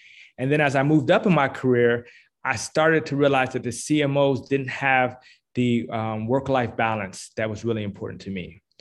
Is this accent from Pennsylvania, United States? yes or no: no; Washington, District of Columbia, United States; now in Atlanta, United States; I've been fortunate in that married my wife and raised a family here in Atlanta, but I'm originally actually from Washington, D.C.